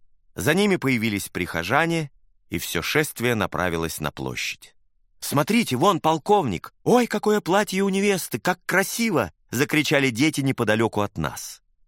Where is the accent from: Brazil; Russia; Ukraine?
Brazil; я подошел к нему и сообщил, что я из Бразилии